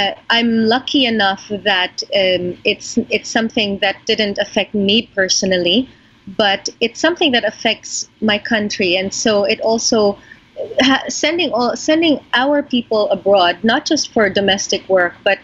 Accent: Philippines; But as a Filipino

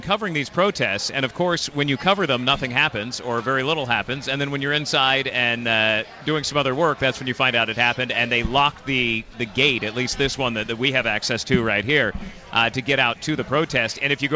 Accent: California, United States; I come from California

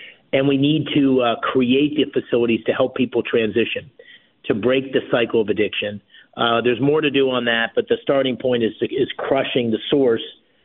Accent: Pennsylvania, United States; one right near where I grew up in Columbia County

